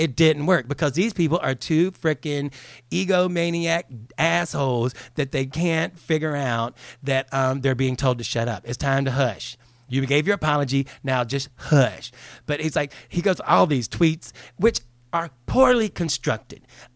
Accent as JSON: {"language": "English", "town": "Port Tampa", "region": "Florida", "country": "United States", "tie": "born or raised there", "said": "go back to the house I grew up in Port Tampa, Florida."}